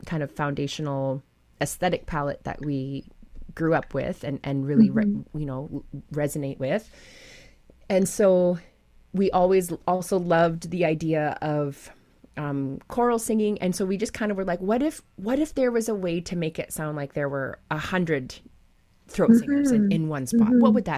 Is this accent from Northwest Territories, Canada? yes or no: yes; Yellowknife, Northwest Territories, Canada; We are originally born and raised in Yellowknife, Northwest Territories, but our families come from the Kogluktuk and Kivalduk regions. And we live down south now.